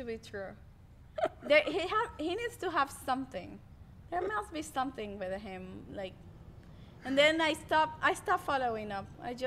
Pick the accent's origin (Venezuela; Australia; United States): Venezuela; English is a second language; And I was like, yes, I'm 22. I'm an actress from Venezuela.